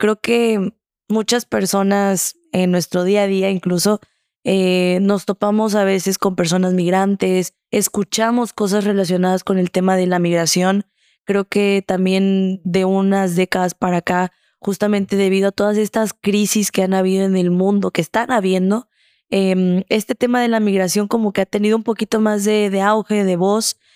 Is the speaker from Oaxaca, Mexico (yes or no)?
no; Chiapas, Mexico; pero tú como mexicano, también, hablando también como chiapaneco